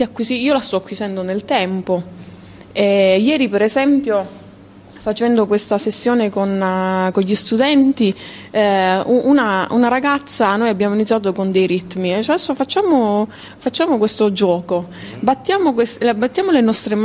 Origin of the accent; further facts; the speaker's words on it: Calabria, Italy; mi ha riportato nella mia terra, e quindi in Calabria